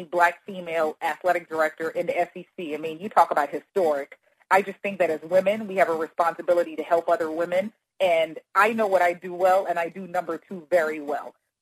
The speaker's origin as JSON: {"language": "English", "region": "Saint Croix", "country": "U.S. Virgin Islands", "tie": "born or raised there", "said": "Born and raised in St. Croix, U.S. Virgin Islands, and went to college at a small historically black institution in Charlotte, North Carolina."}